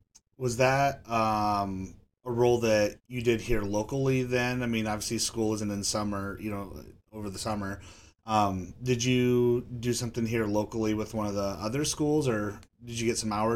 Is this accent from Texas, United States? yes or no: no; Bluegrass, Iowa, United States; You know, I always like to joke, because I grew up in Bluegrass, Iowa, which is right across the river outside of Davenport